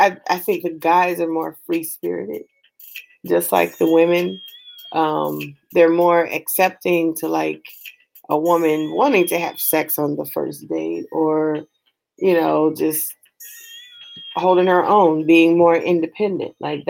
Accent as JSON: {"language": "English", "region": "West Coast", "country": "United States", "said": "because I'm from the West Coast, are more adventurous."}